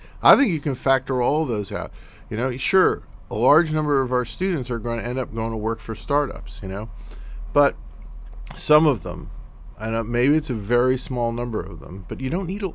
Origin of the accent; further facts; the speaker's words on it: California, United States; Because I come from Silicon Valley, right?